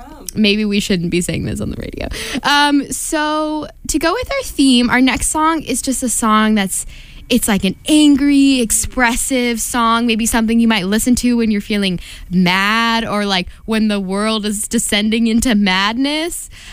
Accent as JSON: {"language": "English", "region": "California", "country": "United States", "said": "I didn't vote because I'm from California, so I, you know, have to do my absentee."}